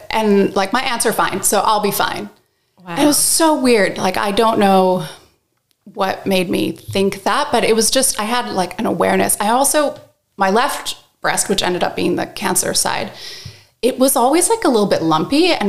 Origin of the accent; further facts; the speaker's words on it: Canada; moved away as an adult; now in Australia; So I'm obviously not Australian. I'm from Canada. I'm actually half Colombian, half Canadian, but spent most of my life in Canada and then moved to Australia in 2009 and married an Australian.